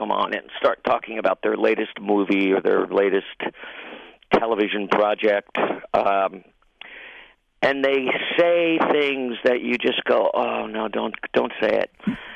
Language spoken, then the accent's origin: English; New York, United States; I was born and raised in New York and have been a lifelong Yankee fan